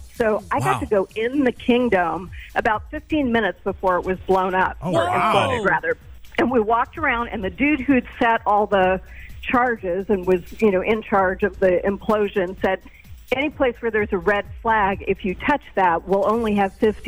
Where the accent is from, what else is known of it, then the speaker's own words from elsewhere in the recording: Lubbock, Texas, United States; also born or lived in Columbus, United States; Well, I was born in Columbus, Ohio, but I know nothing about it. My dad was in the Air Force, so we moved a lot. He was a pilot, and so we didn't really settle. We moved a lot. We settled when I went to high school in Lubbock, Texas.